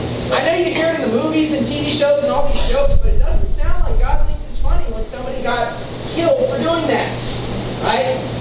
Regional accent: West Virginia, United States; Now, I'm not from California. I'm from West Virginia, but by chance, my cousin lived in Sacramento as well.

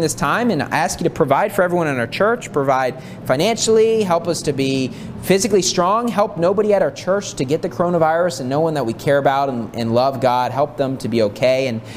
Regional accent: United States; I grew up in the U.S.

